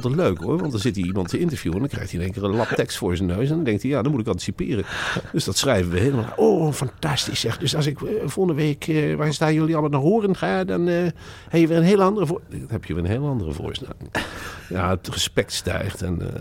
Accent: Assen, Drenthe, Netherlands; Wij komen helemaal uit Assen. Zo, helemaal uit Assen.

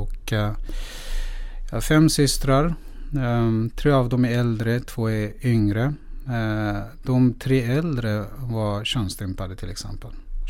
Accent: Iran; Swedish is a second language; moved away; Iran var ett speciellt land att växa upp i. Min generation var den generation som skulle få i uppgift att exportera Khomeinis budskap ute i världen.

